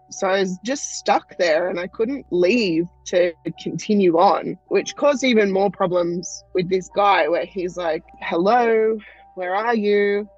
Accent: Australia

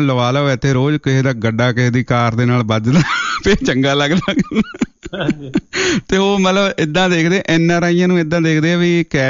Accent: Punjab, India; ਪੰਜਾਬ ਜਿਹੜਾ ਜਿੱਥੇ ਆਪਾਂ ਜੰਮੇ ਪਲੇ ਆ ਸਾਡੇ ਕਨੈਕਸ਼ਨ ਹੈ ਉੱਥੇ ਸਾਡੇ ਗੁਰੂਆਂ ਦੀ ਧਰਤੀ ਹੈ

